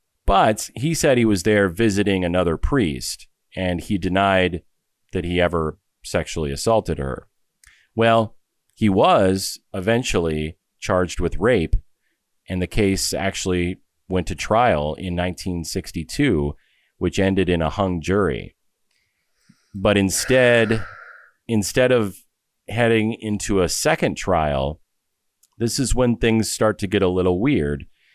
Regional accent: Iowa, United States; He was first sent to the New Mallory Abbey in my home state of Dubuque, Iowa for a while

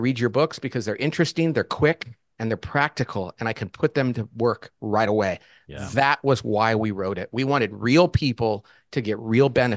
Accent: Bakersfield, California, United States; I was a kid, I grew up in Bakersfield, California, and my mom and dad didn't go to college.

